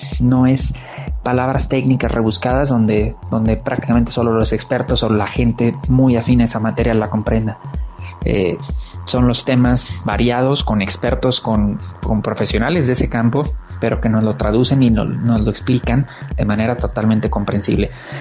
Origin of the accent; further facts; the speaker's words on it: Mexico; lo que somos los mexicanos, toda una mezcla de culturas, de razas, que al final de cuentas todos terminamos debajo de la misma bandera, que es México.